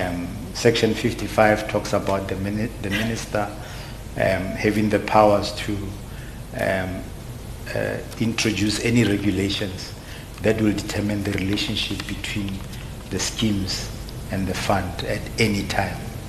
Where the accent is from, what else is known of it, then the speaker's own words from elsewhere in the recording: Hammanskraal, Gauteng, South Africa; I come from Hammarskraal